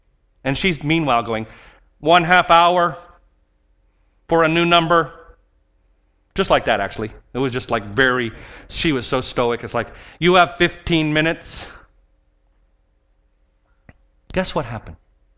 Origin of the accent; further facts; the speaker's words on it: United States; I'm not a European citizen. I don't have a European address. I'm an American.